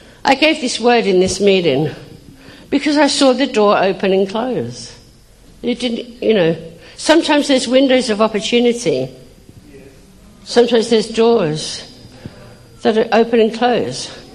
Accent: England, United Kingdom; now in Macon, United States; And they like me because I'm different, you know, very English

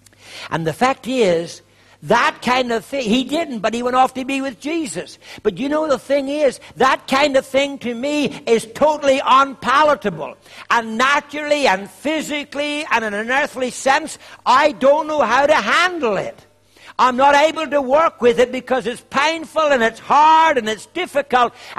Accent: Ireland; even though I'm Irish and I'm not very smart, there's one thing I can spell

